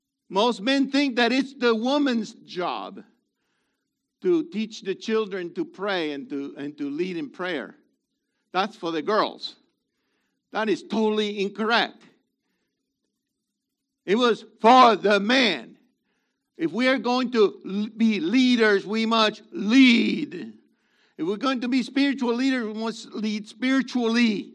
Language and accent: English; Puerto Rico; I'm from Puerto Rico, so I'm a target